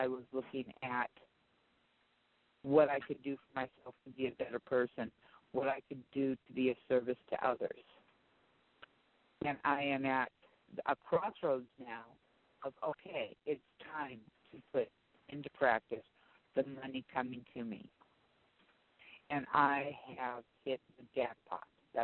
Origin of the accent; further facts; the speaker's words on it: Los Angeles, California, United States; I'm originally from Los Angeles, and I was around during Charles Manson.